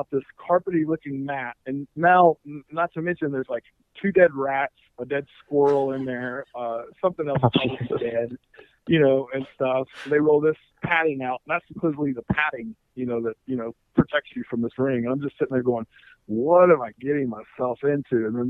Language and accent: English; Memphis, Tennessee, United States; So I grew up in Memphis, Tennessee, and I was going to go try to be a walk-on at University of Memphis.